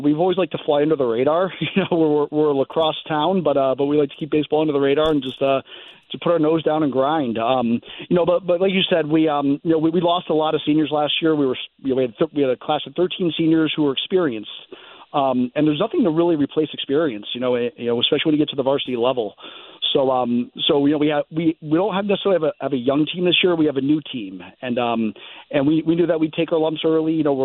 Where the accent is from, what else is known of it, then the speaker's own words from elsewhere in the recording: Darien, Connecticut, United States; you've covered me since I was a ball player growing up in Darien.